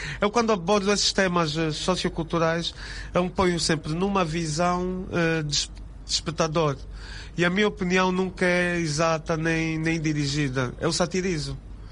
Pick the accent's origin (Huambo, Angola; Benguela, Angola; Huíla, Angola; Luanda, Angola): Luanda, Angola; Eu cresci quase toda a minha vida, tirando uns anos ou os outros que me afastei, mas cresci sempre na Baixa de Luanda